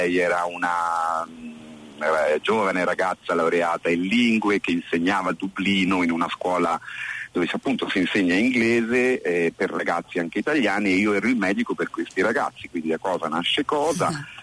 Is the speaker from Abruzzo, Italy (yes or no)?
yes; Lanciano, Abruzzo, Italy; also born or lived in Rome / Pisa; sono abruzzese di Lanciano, provincia di Chieti, Abruzzo, una bellissima cittadina abruzzese.